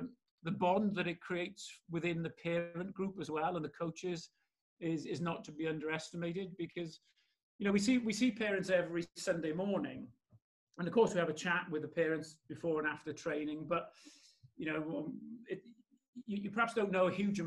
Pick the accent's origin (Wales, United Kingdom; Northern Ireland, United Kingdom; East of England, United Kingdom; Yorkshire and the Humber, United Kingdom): Wales, United Kingdom; Bridgend; I'm born and raised in Bridge End. So I went to Trelallis Primary, which is just on the outskirts of Bridge End, heading towards Puthcawl. And then I went to Brinterion Comprehensive.